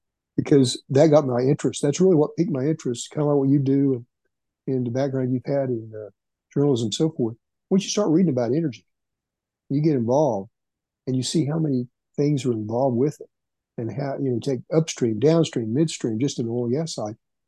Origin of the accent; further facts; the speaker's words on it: Elk City, Oklahoma, United States; there was a well going to be drilled to 24,000 feet outside my hometown of Elk City, about a mile from Elk City, outside Elk City.